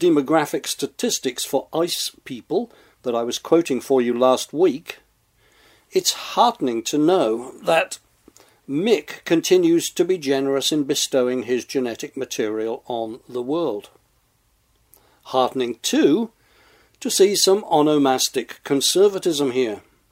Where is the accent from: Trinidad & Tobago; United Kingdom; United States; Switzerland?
United Kingdom; England; When I was growing up in England, we took the local town newspaper.